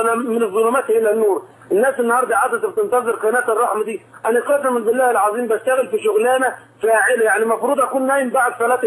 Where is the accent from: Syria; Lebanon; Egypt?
Egypt; Sharqia Governorate; انا من الشرقيه